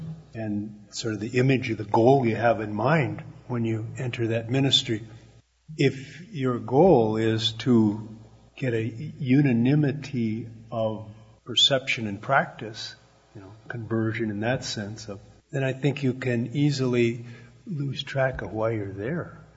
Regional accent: Superior, Wisconsin, United States; also born or lived in South Dakota; I grew up in Superior, and there's not the biggest cultural difference up there is between Norwegians and Swedes. When I got to South Dakota, it was a little different.

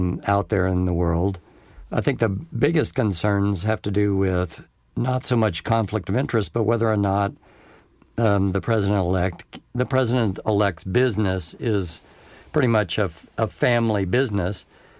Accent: Texas, United States; I'm from Texas.

